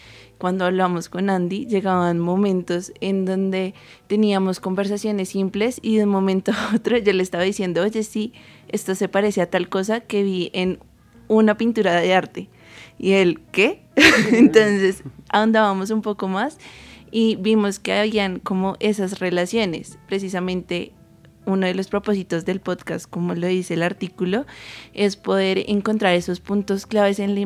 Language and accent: Spanish; Bogotá, Colombia; obviamente siendo los principales, ya que somos de Bogotá